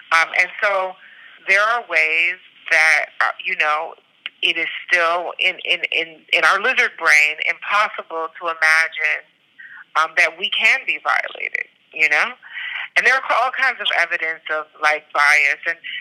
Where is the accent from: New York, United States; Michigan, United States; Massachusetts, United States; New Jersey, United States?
Michigan, United States; Detroit; I mean, I'm from Detroit.